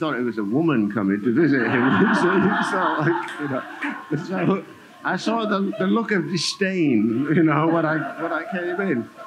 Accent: St. Kitts & Nevis; also born or lived in England; now in United Kingdom; All four of my grandparents are from St. Kitts. I was born in St. Kitts.

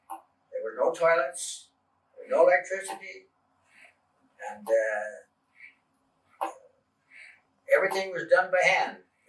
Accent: Mississauga, Ontario, Canada; born there; Well, as I just say, I was born in Mississauga, really Toronto Township.

